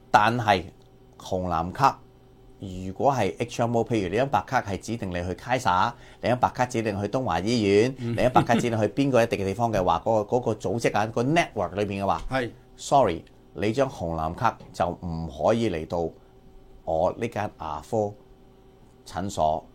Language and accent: Cantonese; China; 呢個就係我哋可以幫到我哋中國人呢班嘅年紀大嘅人，可以慳翻唔少嘅錢。